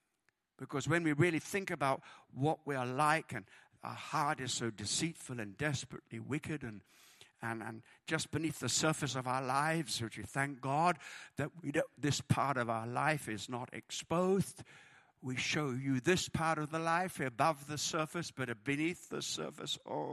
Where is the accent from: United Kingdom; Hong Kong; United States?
United Kingdom; and I love, as a British person, I love the understatements of the Bible.